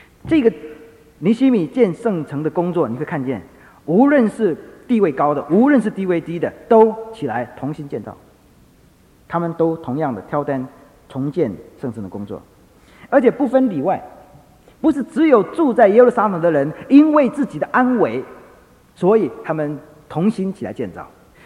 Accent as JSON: {"language": "Chinese", "country": "China", "said": "那我们中国人很习惯，你在哪里高就啊，做什么事啊等等。"}